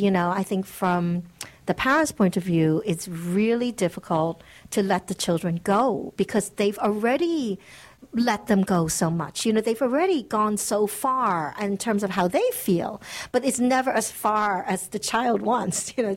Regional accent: New York, United States; now in Netherlands; And yes, I live in Holland. I grew up in New York, but I live in Holland. So I did go through the immigration experience twice.

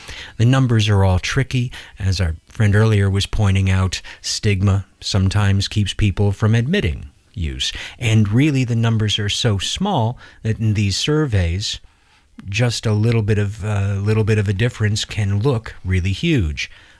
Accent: Iowa, United States; When I was growing up in Iowa, those were things that we took, we just took for granted

